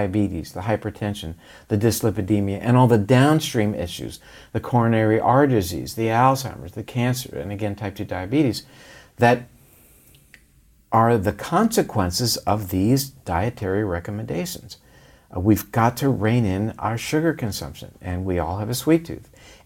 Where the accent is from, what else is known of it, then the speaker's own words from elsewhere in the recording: Florida, United States; And we did drink a lot of orange juice growing up in Florida.